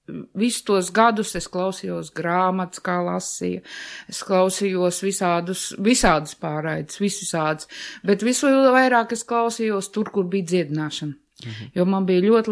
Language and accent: Latvian; Kurmene, Bauska Municipality, Latvia; Es esmu dzimusi un augusi aiz Krauklē, tas ir bijušā Stučka, un uzaugu es Kurmenes pagastā, tas bija Bauskas rajons, tagad viņš ir Valles pagasts. Dziļos mežos, es esmu piedzimusi daudz bērnu ģimenei, es vecākā no meitām